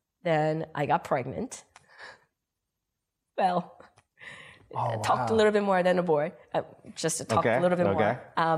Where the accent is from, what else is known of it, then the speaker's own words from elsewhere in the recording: South Korea; Growing up in Korea, we were all separate.